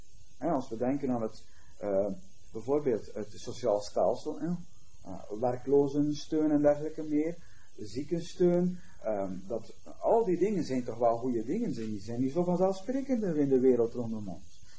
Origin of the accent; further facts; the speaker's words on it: Belgium; Enerzijds zijn wij Belgen en maken we deel uit van ons Belgenland